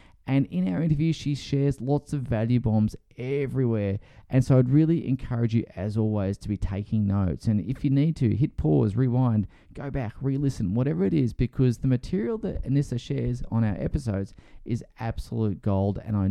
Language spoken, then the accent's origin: English; Australia; as an Australian